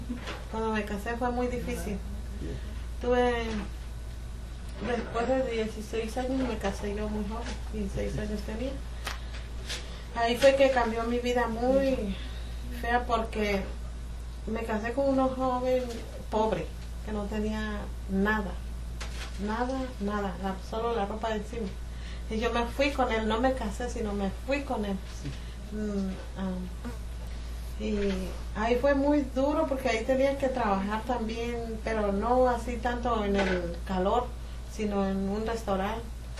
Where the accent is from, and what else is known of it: Mexico; born or raised there